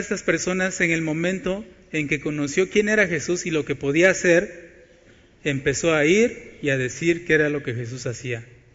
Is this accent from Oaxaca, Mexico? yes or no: yes; Oaxaca, Mexico; moved away; also born or lived in Tehuacán; nosotros tuvimos que salir de un pueblo de Oaxaca y tuvimos que irnos a vivir a Tehuacán. Para 1981, nosotros ya estábamos instalados en la ciudad de Tehuacán.